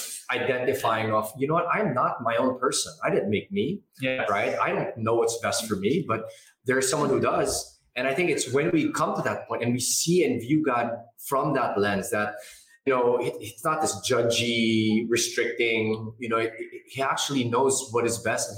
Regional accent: Philippines; And as a Filipino, you know, part of my identity growing up was, you know, we were convinced to believe that, you know, to be American was cooler, you know. Speaking like that, and we weren't allowed to speak Filipino at home.

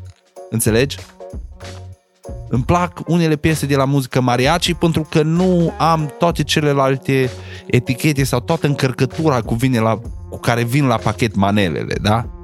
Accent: Sighetu Marmației, Maramureș County, Romania; ca și hip-hopper, crescând în Sighetul Marmației, aveai un anturaj foarte mare.

